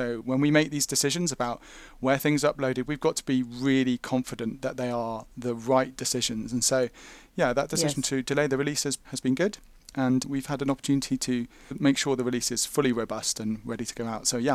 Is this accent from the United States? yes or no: no; England, United Kingdom; I'm from England in the United Kingdom